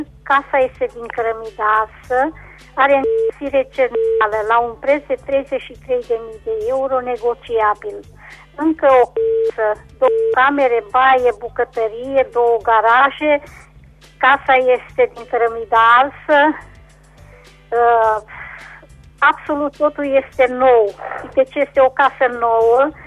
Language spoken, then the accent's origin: Romanian; Reșița, Caraș-Severin, Romania; din Reșița